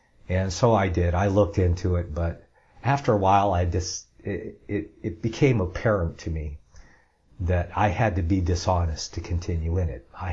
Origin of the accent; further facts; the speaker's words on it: Ann Arbor, Michigan, United States; And yes, Fireman Mike, I am from Michigan. I was born there, born in Ann Arbor and grew up in that county there.